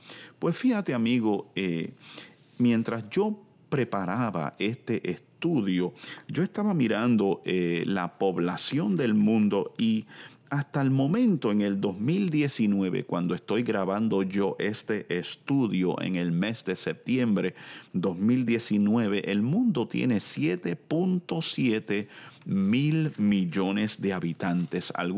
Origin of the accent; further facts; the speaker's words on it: Puerto Rico; Yo soy de Puerto Rico, donde la población es tan solo 2.9 millones de personas.